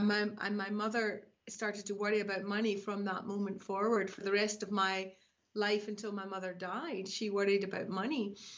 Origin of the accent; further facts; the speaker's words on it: Zimbabwe; born there; I was born in Rhodesia, which is now called Zimbabwe, and my mum and dad were both from Glasgow in Scotland.